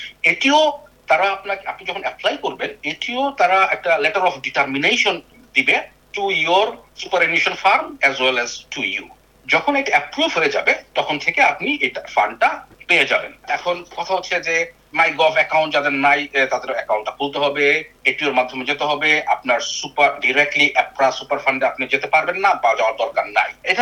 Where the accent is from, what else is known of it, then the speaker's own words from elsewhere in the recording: Bangladesh; now in Australia; সাথে সাথে আমি বাংলাদেশি অন্য সবাইকে বলবো